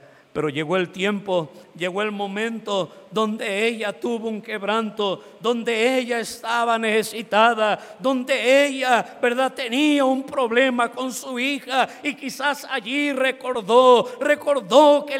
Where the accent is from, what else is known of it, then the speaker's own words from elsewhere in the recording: United States; yo crecí en Estados Unidos, mi adolescencia, de mis 10 años a mis 20 años.